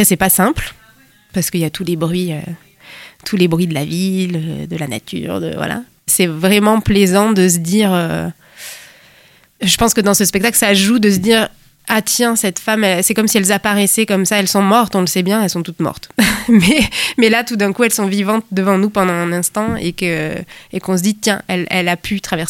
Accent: Toulouse, Occitanie, France; Alors moi je suis toulousaine et je viens du Mirail, un quartier populaire. J'ai grandi toute mon enfance là-bas.

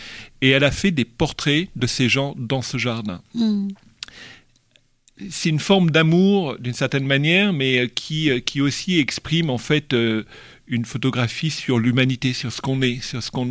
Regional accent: France; moved away; Oui, alors moi je suis français d'origine, mais j'ai quitté la France depuis tellement longtemps.

